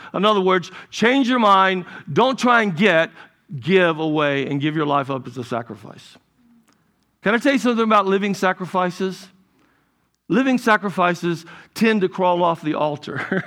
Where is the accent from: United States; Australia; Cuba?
United States; South Carolina; When I was a kid, I grew up in South Carolina.